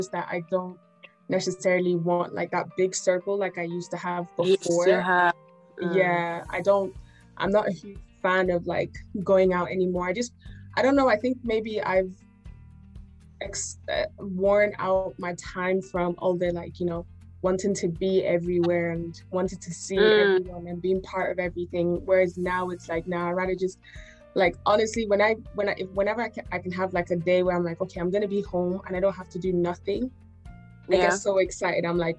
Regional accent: Dublin, Leinster, Ireland; I'm Nigerian, but I'm from, I was raised in Ireland, Dublin, Ireland.

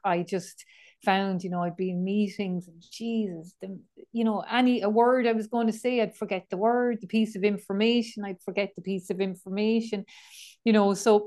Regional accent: Kilkenny, Leinster, Ireland; I'm from Kilkenny, I was a townie. I'm probably still a townie, aren't I? It's in my bones, my DNA.

